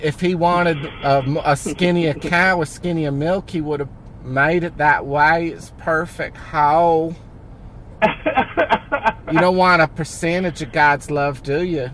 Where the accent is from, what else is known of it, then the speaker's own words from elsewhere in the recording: New Jersey, United States; accent: Jersey; Sometimes I lose because my Jersey accent is really aggressive and it's always trying to come out.